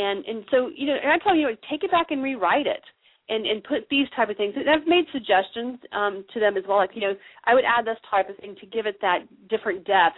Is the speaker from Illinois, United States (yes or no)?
no; Texas, United States; I grew up in Texas.